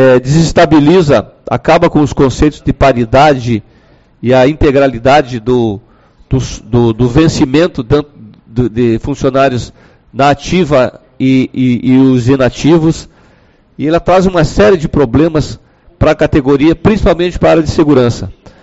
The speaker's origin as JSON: {"language": "Portuguese", "region": "Rio Grande do Sul", "country": "Brazil", "said": "atinge muito mais a todos nós que somos gaúchos"}